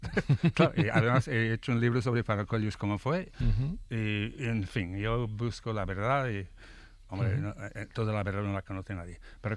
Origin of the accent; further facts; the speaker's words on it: Ireland; Spanish is a second language; Yo soy irlandés y ha tenido sus problemas con los británicos y el imperio.